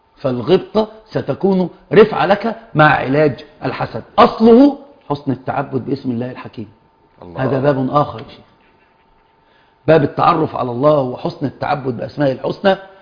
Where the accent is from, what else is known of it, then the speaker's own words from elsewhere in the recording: Egypt; لذلك العوام عندنا في مصر ماذا يقولون؟